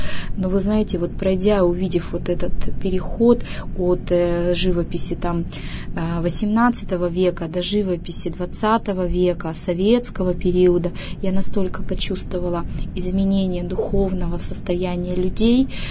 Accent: Yekaterinburg, Sverdlovsk Oblast, Russia; Я сама екатеринбурженка, родилась в нем

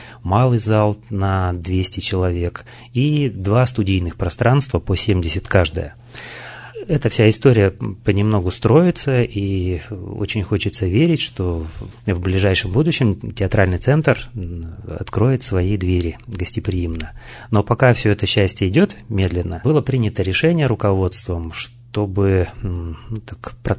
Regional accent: Novosibirsk, Novosibirsk Oblast, Russia; moved away; Я родом из Новосибирска, я сибиряк, не коренной уралец. На Урале я живу больше 11 лет, переехал до этого времени, родился и вырос в Новосибирске

